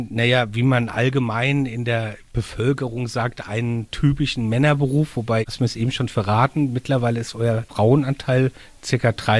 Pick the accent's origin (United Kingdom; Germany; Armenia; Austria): Germany; Mainz, Rhineland-Palatinate; letztendlich in meiner Heimatstadt Mainz.